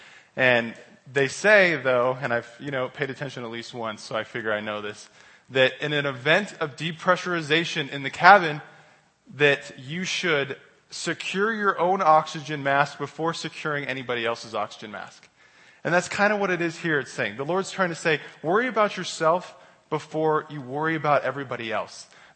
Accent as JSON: {"language": "English", "town": "Denver", "region": "Colorado", "country": "United States", "moved": "yes", "said": "I'm from Denver. I've been down here for like 3 years now, though."}